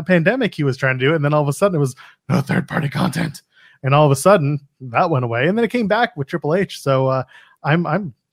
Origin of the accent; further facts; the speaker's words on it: Canada; I'm a Canadian and I'm just not a guy for that.